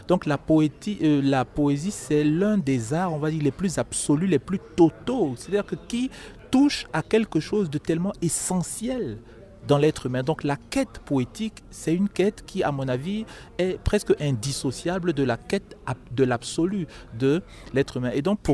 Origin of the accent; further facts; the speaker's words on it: Bali, Northwest Region, Cameroon; born there; un Camerounais, un Douala, parce que je suis d'origine Douala, comme vous l'avez rappelé, c'est-à-dire que de Bali, donc je suis né à Bali